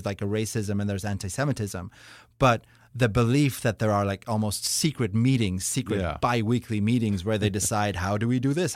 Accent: Norway; English is a second language; I'm from Norway.

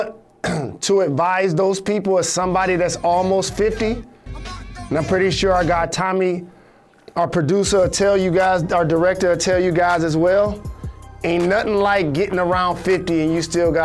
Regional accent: Michigan, United States; Well, my hometown, Michigan, has already acknowledged over the next 3 months it'll be total remote learning.

